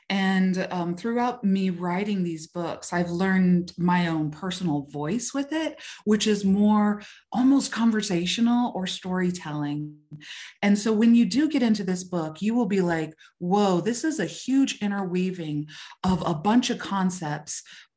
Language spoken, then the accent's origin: English; Gallup, New Mexico, United States; born there; For example, I was born in Gallup, New Mexico, on the Navajo Reservation in the 70s, actually 1970. So I'm a Gen X. My father is full-blood Navajo.